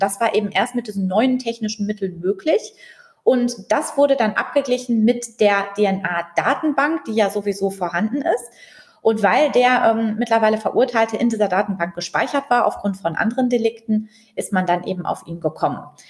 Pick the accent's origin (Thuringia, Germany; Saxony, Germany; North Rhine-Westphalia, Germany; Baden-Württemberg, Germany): North Rhine-Westphalia, Germany; Dortmund; Ich bin ja hier in Dortmund aufgewachsen